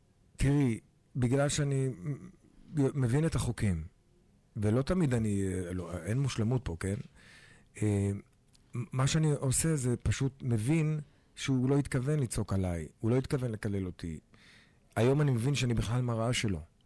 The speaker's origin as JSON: {"language": "Hebrew", "country": "Morocco", "said": "כמו שאת מבינה, אני מרוקאי."}